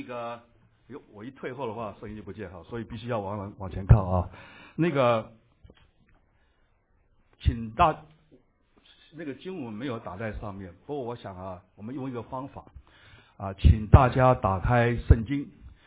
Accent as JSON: {"language": "Chinese", "country": "Taiwan", "accent": "Taiwanese", "said": "大家刚才主席有介绍我是从哪里来的，所以你们听到台湾口音了啊，好，不要见怪啊，台湾口音很好听的啊"}